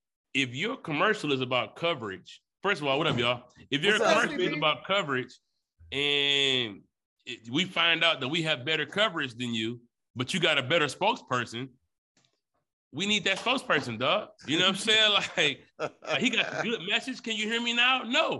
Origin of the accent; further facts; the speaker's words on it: Detroit, Michigan, United States; I'm from Detroit, man.